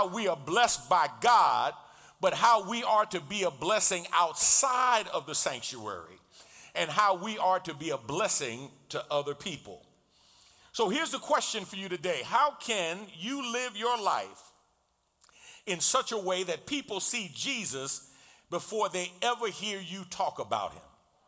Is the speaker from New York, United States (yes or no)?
yes; New York City, New York, United States; You know, I can remember growing up in New York City, and when there was a power outage